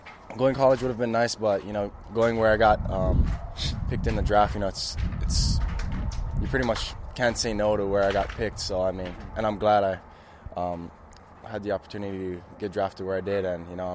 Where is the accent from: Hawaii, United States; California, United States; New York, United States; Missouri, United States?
Hawaii, United States; Well, for regular season play, it was just teams around our island.